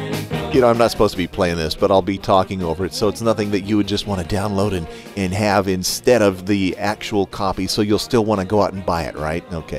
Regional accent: California, United States; I'm this kid from California wanting to play

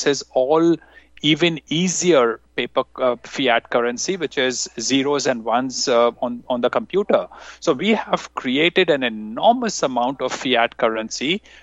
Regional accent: India; when I was growing up in India

